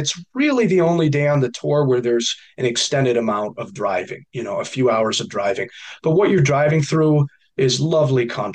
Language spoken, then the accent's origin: English; New York, United States; if you've ever been in my home state of New York or any other state